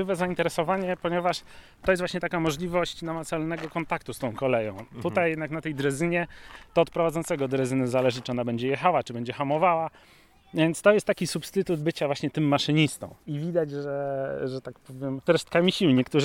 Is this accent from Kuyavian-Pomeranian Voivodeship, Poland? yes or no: no; Warsaw, Masovian Voivodeship, Poland; Ja się wychowałem w warszawskiej dzielnicy Włochy i moja dzielnica była otoczona ze wszystkich stron torami